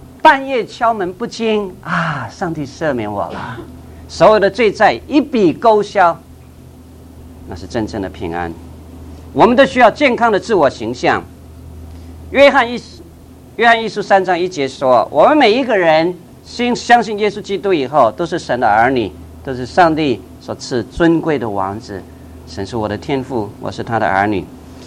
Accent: Taiwan; accent: Taiwanese Mandarin; 我讲的台湾国语就是跟所有人不一样

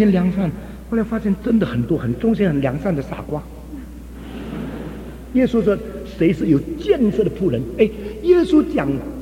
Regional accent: China; 我们中国人用了几十年来推行马克思主义，结果才证明错了。

